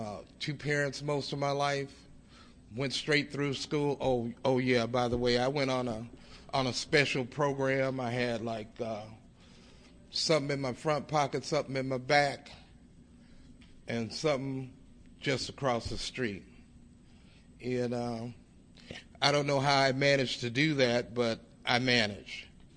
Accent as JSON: {"language": "English", "town": "Denver", "region": "Colorado", "country": "United States", "said": "I'm an addict. And I'm from the Mile High area, which is in the Colorado region. Mile High is most of the Denver metro area."}